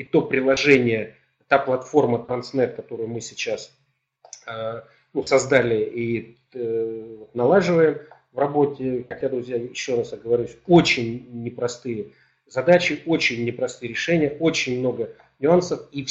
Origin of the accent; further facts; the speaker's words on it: Siberia, Russia; born there; и я родился в Сибири.